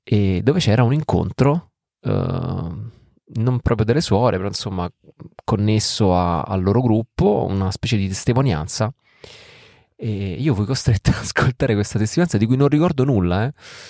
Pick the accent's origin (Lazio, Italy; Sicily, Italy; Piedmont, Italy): Lazio, Italy; Rome; io sono di Roma, sono cresciuto in un quartiere di periferia di Roma, verso Monte Sacro